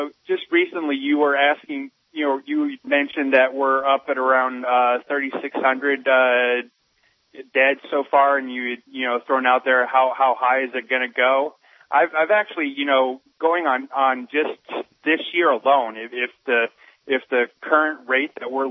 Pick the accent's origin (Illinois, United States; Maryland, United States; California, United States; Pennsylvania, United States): California, United States; San Diego; I wanted to talk about a photograph that ended up on my hometown paper, the right-wing Tribune that we have over here in San Diego.